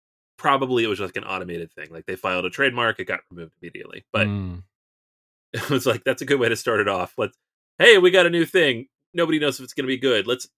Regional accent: Seattle, Washington, United States; I'm from Seattle, so I collect all of these.

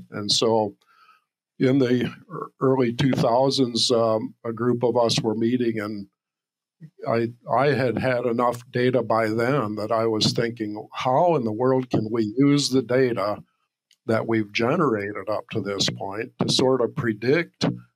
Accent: Ohio, United States; I grew up in Ohio.

